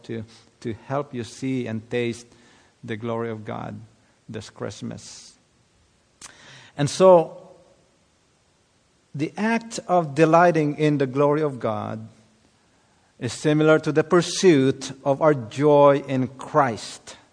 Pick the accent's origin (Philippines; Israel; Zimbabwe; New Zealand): Philippines; now in United States; I remember as a kid growing up in the Philippines, we didn't have much money